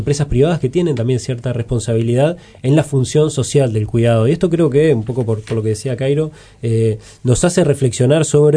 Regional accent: Uruguay; como sociedad uruguaya

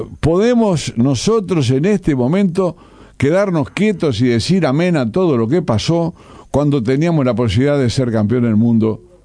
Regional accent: Uruguay; a mí me duele horriblemente como uruguayo

